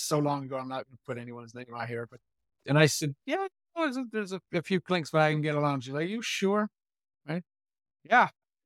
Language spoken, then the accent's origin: English; Israel; I grew up on a farm. I had no plans on becoming, I didn't even know about computers. I grew up on a kibbutz, which is a unique way of life in Israel.